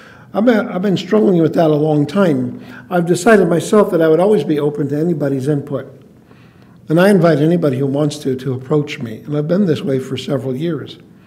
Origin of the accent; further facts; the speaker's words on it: Chicago, Illinois, United States; born there; I was born in Chicago, raised by Catholic parents. There was a divorce in there.